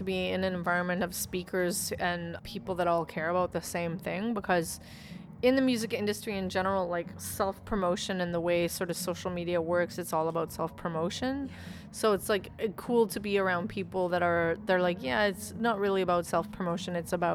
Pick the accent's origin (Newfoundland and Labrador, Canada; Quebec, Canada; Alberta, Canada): Alberta, Canada; Calgary; for me, it's like I grew up in Calgary